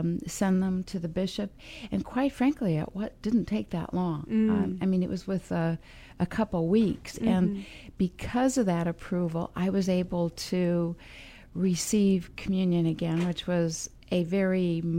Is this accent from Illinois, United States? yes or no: yes; Chicago Heights, Illinois, United States; I was raised a Catholic, baptized, confirmed, attended Catholic schools in Chicago Heights. That's my hometown, St. Agnes, and graduated from Marion Catholic High School.